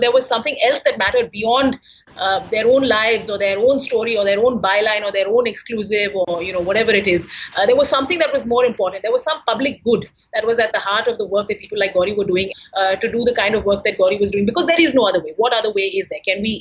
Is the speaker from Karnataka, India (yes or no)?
yes; Bangalore, Karnataka, India; now in Delhi, India; I'm, in fact, from Bangalore. I grew up in Bangalore, where Gauri spent her working career and where she was finally killed. I now work as a journalist in Delhi.